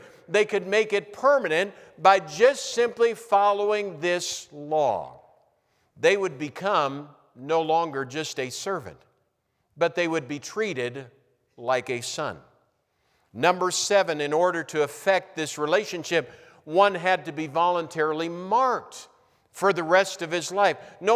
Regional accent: New Ulm, Minnesota, United States; I remember growing up in New Ulm where I was going to school.

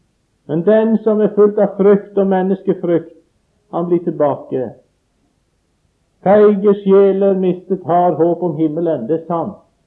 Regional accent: Sweden; Norwegian is a second language; Hjemme i Sverige så synger vi en sang som lyder slik.

